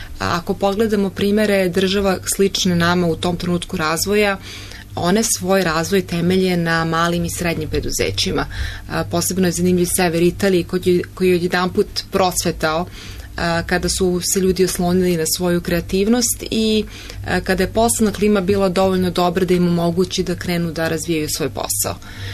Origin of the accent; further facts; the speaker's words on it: Serbia; onda se može smatrati početkom kod nas u Srbiji